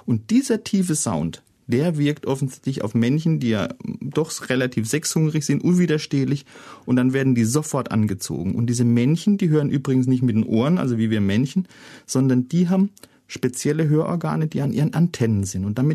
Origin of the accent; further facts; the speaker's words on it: Karlsruhe, Baden-Württemberg, Germany; Also ich komme aus Karlsruhe, das ist ja im Oberrheingebiet, das hat ja eh so ein mediterranes Klima.